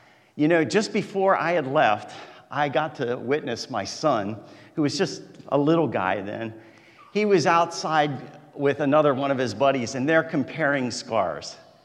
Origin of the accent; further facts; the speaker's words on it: United States; Oh my word, I'm from the United States.